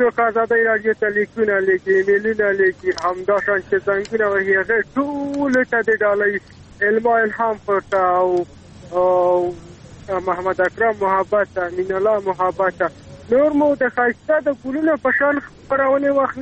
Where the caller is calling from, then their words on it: Maidan Wardak, Afghanistan; د میدان وردګ